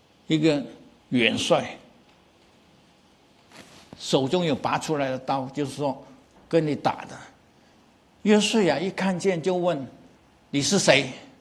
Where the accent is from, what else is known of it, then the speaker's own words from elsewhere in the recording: Guangdong, China; 我们广东人就说自己会完成